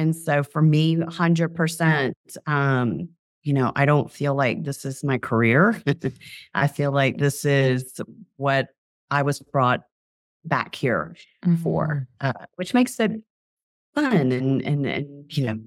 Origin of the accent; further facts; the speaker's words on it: Alabama, United States; And I'm from Alabama, so I went to this very unique place at a unique point in time